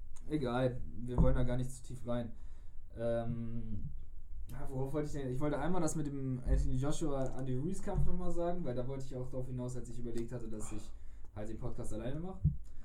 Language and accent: German; Germany; born there; Ich habe da echt schon oft drüber nachgedacht, dass ich bin richtig dankbar dafür, dass ich in Deutschland geboren bin.